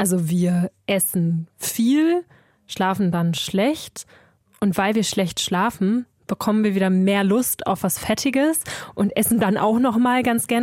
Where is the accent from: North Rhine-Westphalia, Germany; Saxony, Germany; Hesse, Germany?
North Rhine-Westphalia, Germany; Ich komme ja aus dem Münsterland, ich kann damit reden. Bei uns wird ja am zweiten Weihnachtsfeiertag Stephanus gesteinigt und da geht's dann eben auch in die Kneipe.